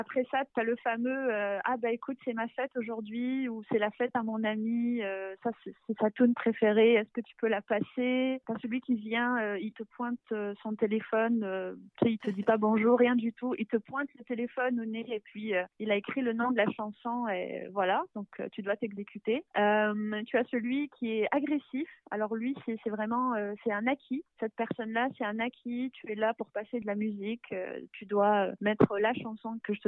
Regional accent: Côte d’Ivoire; Mon premier disque, c'était quand j'étais jeune, j'ai grandi en Côte d'Ivoire.

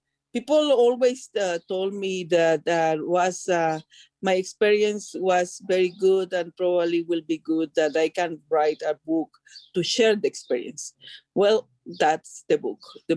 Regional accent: Guatemala; I am from Guatemala. I live in Guatemala.

